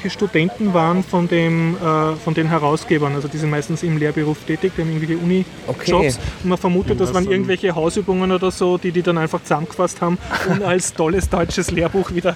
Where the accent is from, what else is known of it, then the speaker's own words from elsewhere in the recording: Austria; wie ich dazu komme als Österreicher, dass die Radio Industry Association of America mir den Grooveshark-Account sperrt.